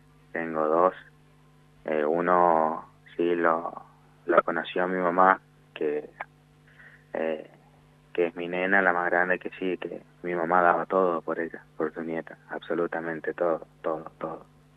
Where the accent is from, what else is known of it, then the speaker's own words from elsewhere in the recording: Coronel Du Graty, Chaco, Argentina; nosotros somos de Coronel Dugrati, esto pasó en Charata.